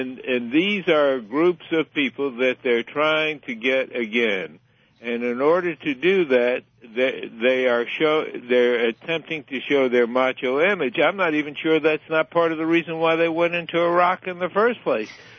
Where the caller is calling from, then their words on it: New York, United States; from New York.